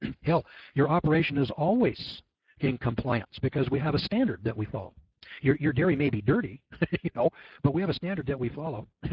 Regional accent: California, United States; That's because I'm from California and you can still get raw milk there.

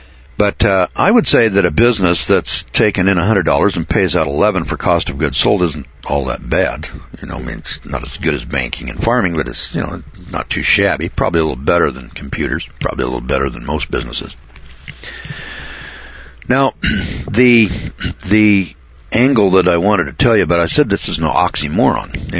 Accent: Boise, Idaho, United States; Now, I'm from Boise, Idaho

